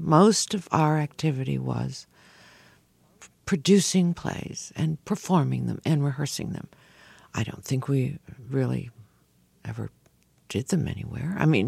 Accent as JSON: {"language": "English", "town": "Buffalo", "region": "New York", "country": "United States", "tie": "born or raised there", "said": "I grew up in Buffalo."}